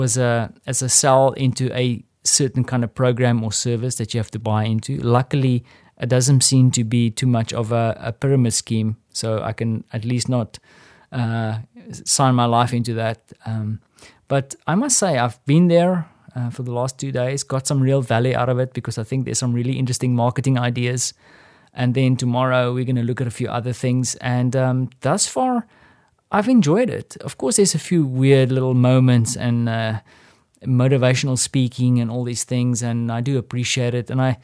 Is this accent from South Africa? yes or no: yes; South Africa; But as a South African, I've been spoiled.